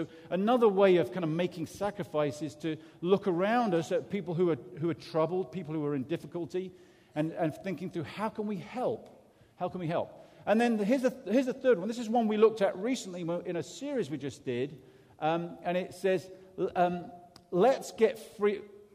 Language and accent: English; England, United Kingdom; I come from England, and we spent a lot of time thinking we were better than everybody else